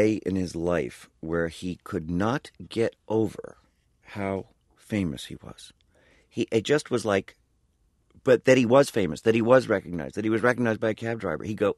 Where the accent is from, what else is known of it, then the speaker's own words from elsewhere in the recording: Los Angeles, California, United States; also born or lived in New York; I grew up in Los Angeles and in New York, and ended up in the entertainment business.